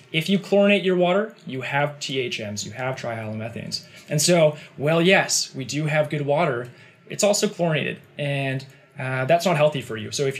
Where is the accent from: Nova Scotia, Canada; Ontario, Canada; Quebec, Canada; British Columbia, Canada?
British Columbia, Canada; Vancouver; we're from Vancouver. I'm born and raised in Vancouver